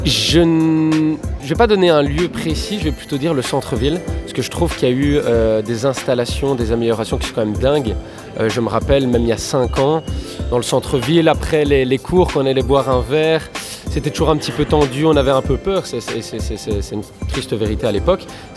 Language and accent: French; Charleroi, Wallonia, Belgium; Alors j'ai fait des secondaires totalement classiques à Marcinelle, puisque je suis Carolo de cœur.